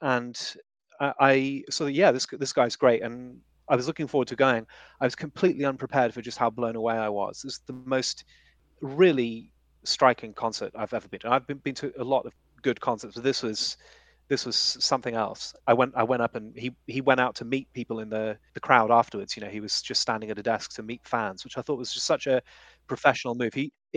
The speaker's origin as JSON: {"language": "English", "country": "United Kingdom", "said": "Being British and self-deprecating."}